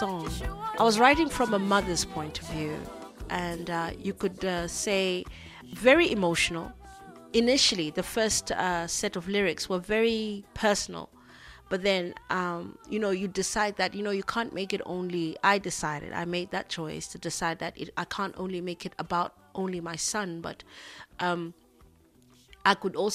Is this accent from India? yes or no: no; Harare, Zimbabwe; English is a second language; I'm an artist from Harare, Zimbabwe.